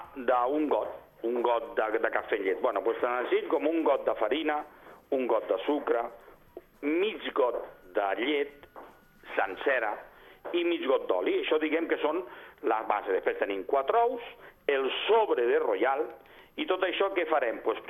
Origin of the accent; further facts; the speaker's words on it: L'Hospitalet de Llobregat, Catalonia, Spain; al meu poble hi havia tres fàbriques de gaseosa, Hospitalet, quan jo era petit